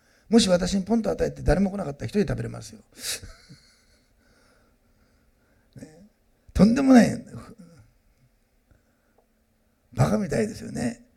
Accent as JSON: {"language": "Japanese", "region": "Osaka", "country": "Japan", "tie": "born there", "said": "私、大阪生まれだから、着るものどうでもいいんです。履き物もどうでもいいんです。人の評価なんて気にしないんです。だけど、食べるものには、関心と興味があるんです。大阪生まれだから、根っからの。"}